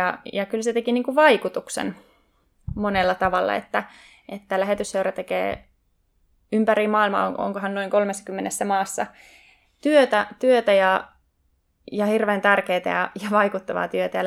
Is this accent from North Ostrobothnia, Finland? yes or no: yes; Kempele, North Ostrobothnia, Finland; now in Helsinki, Finland; mä oon 29-vuotias yhteiskuntatieteiden maisteri kansainvälisistä suhteista ja oon kotoisin Kempeleestä, mutta vähän sitten asunut oikeastaan ympäri maailmaa nuoren elämäni aikana.